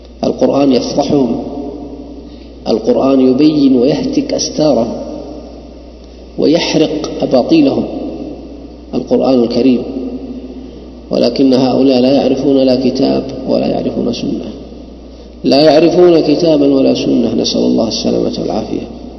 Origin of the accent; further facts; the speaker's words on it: Yanbu, Medina Province, Saudi Arabia; حتى عندنا في ينبع كانوا إلى عهد قريب من 40 سنة أو 30 سنة